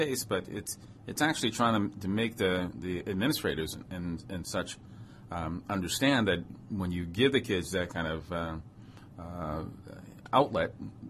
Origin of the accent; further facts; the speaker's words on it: New York, United States; Well, I was raised in New York, so we used to go to a lot of plays and a lot of shows. We had the Apollo, you had Carnegie Hall, you had all these other venues